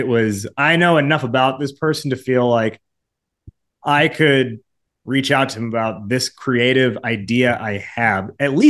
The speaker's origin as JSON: {"language": "English", "country": "United States", "said": "visit my relatives in India growing up, and I'm like the American visiting them. But then in America, I'm the Indian."}